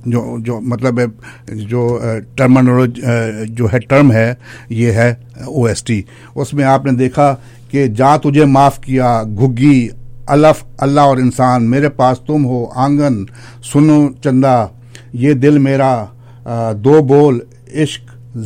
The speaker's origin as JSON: {"language": "Urdu", "country": "Pakistan", "tie": "born or raised there", "said": "اب ہم پاکستان میں پیدا ہوئے, پاکستان میں بڑے ہوئے, ہمیں اب بھی پاکستان کی کھینچ آتی ہے, ہمیں اس مٹی کی یاد آتی ہے."}